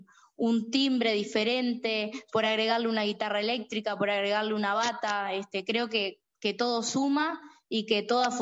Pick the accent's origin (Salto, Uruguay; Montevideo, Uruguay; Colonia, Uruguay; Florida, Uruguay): Florida, Uruguay; Por lo general doy en Sarandí Grande y en Florida, que es de donde yo soy.